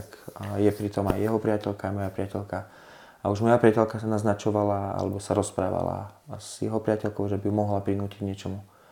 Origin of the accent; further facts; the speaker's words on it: Liptovský Mikuláš, Žilina Region, Slovakia; now in Zlaté Moravce, Slovakia; ja som z Liptovskom Mikuláša, ale teraz bývam v Zlatých Moravciach, u priateľky